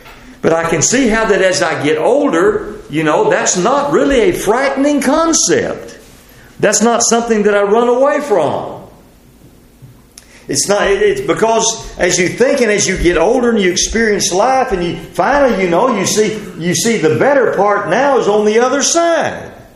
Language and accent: English; Texas, United States; I appreciate the blessings of being an American, being a Texan.